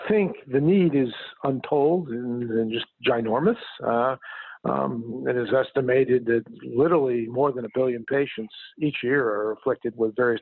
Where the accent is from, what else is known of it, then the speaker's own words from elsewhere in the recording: East Coast, United States; You know, I grew up in the East Coast and fell under the spell of the aristocracy, and Harvard embodies that aristocracy.